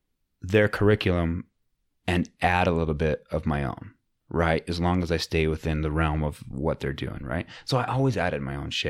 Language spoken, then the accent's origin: English; Utah, United States; also born or lived in Montana; I mean, I was born in Montana, but like I didn't, only the first year of my life. So it's not like I remember that shit. So yeah, I was raised in Utah.